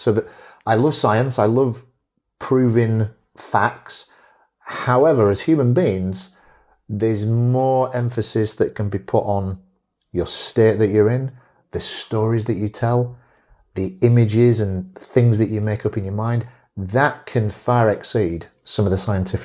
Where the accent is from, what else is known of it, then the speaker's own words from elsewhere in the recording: Yorkshire and the Humber, United Kingdom; I would more prefer to be classed as a Yorkshireman. That'd be a great title because it's almost like a degree in itself, being from Yorkshire.